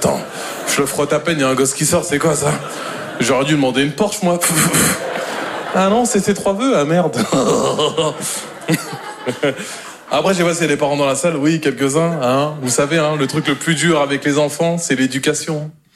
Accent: Normandy, France; Moi, je suis normand de base

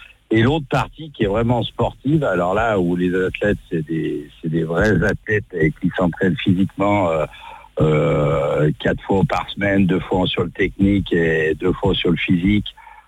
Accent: Lyon, Auvergne-Rhône-Alpes, France; je suis originaire de Lyon, donc le berceau de la boule lyonnaise.

